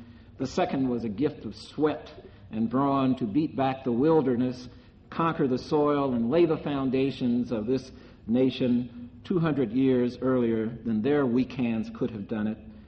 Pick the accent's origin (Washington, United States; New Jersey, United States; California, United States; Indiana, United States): Indiana, United States; Michigan City; as I was growing up in Michigan City, I suppose would be called a ghetto. They just called it the patch in Michigan City.